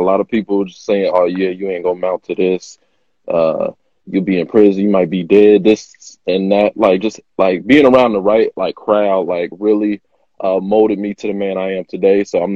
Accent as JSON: {"language": "English", "town": "Cincinnati", "region": "Ohio", "country": "United States", "said": "I guess so, like Cincinnati is more so a football like city, I would say that. So just coming out of it, just like being one of those guys. Come from the inner city."}